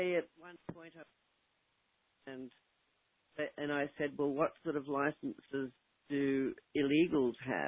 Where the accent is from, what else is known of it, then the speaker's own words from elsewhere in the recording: United States; because I'm an American national